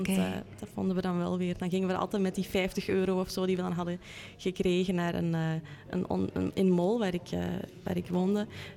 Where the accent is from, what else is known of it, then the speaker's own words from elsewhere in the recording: Turnhout, Flanders, Belgium; born there; Turnhout.